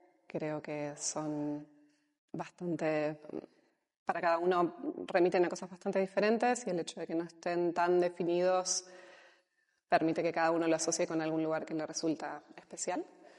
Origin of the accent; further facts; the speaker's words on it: Argentina; now in Spain; Yo soy de Argentina. Siempre tuve mucha relación con el campo y con la naturaleza. Mi familia vive en la periferia de Buenos Aires. Pero desde hace ya casi 10 años vivo. Primero empecé viniendo puntualmente y ahora ya vivo oficialmente hace como unos 8 años aquí en el Valle de Ricote.